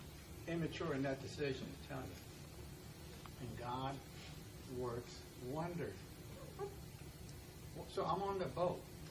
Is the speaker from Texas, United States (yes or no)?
yes; El Paso, Texas, United States; born there; I was born in El Paso, Texas, desert.